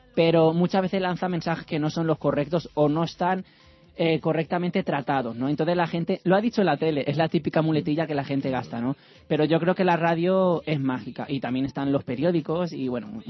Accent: Alzira, Valencian Community, Spain; el día 22 de julio estaré actuando en mi pueblo, en las fiestas patronales de mi pueblo, en Alcira, en Valencia.

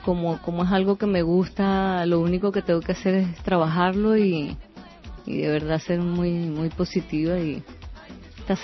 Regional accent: Caracas, Capital District, Venezuela; Sí, soy de Caracas.

